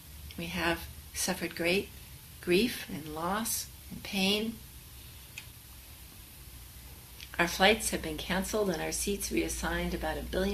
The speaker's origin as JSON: {"language": "English", "region": "California", "country": "United States", "said": "But I'm from California. What do I know about cinnamon bun skies?"}